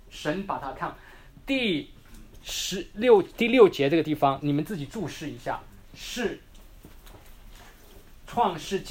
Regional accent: China; 我们中国人最怕就是信

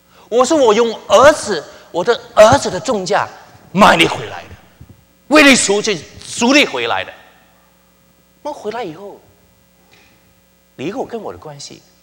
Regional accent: Hong Kong; moved away as an adult; now in United States; 我在香港长大，在这边读书，香港长大以后，在中文大学读完书以后，就来美国啊，德州大学念博士学位。

